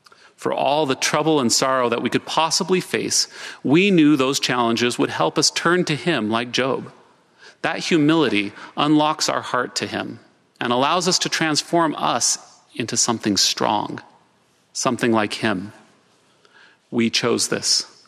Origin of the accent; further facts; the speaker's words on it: St. Johns, Arizona, United States; Salt Lake, St. George, and my hometown of St. John's, Arizona.